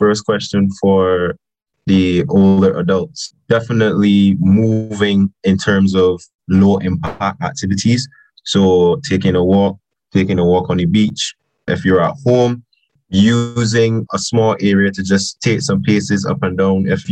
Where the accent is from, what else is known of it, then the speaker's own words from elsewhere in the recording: Barbados; I think from what I've gathered from growing up in Barbados, we see physical activity majority as just an extracurricular.